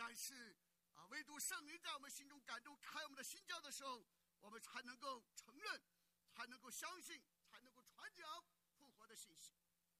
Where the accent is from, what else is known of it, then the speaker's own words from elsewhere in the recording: China; 我们中国人常讲上阵亲兄弟，打仗什么父子兵